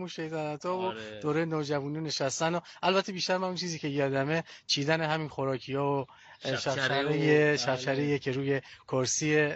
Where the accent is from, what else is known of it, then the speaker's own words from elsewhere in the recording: Sanandaj, Kurdistan, Iran; now in Kish, Iran; کردستان سننده است